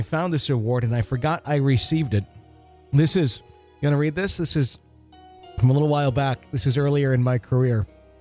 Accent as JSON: {"language": "English", "region": "Wisconsin", "country": "United States", "tie": "born or raised there", "said": "It was actually done at Forest Mall in my hometown."}